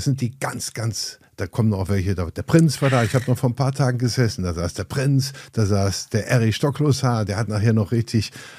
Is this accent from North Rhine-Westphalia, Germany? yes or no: yes; Cologne, North Rhine-Westphalia, Germany; ich bin ja in Köln geboren. Mein Vater ist in Köln geboren. Mein Großvater war, der war noch Dame Eberplatz in der Gegend. Und ich hänge, ich bin richtiger Kölner.